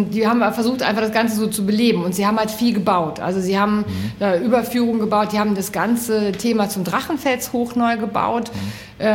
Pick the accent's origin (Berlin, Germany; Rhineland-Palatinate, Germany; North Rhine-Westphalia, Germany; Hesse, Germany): North Rhine-Westphalia, Germany; ich bin so ein Kind aus dem Siebengebirge